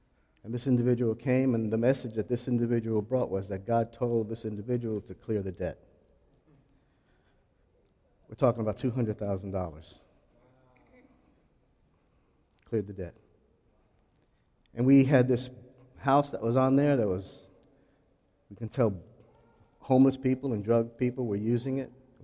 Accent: South Carolina, United States; We're from South Carolina.

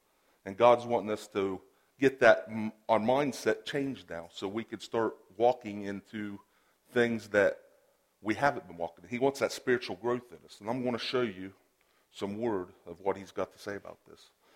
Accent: Beverly, Ohio, United States; I'm from Ohio. I'm from a small little town called Beverly.

